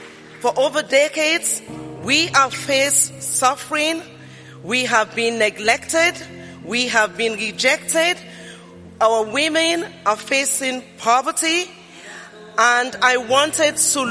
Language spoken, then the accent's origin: English; Sierra Leone; also born or lived in United Kingdom; now in Israel; I'm from United Kingdom, but originally from Sierra Leone, West Africa. I came to Israel in 2015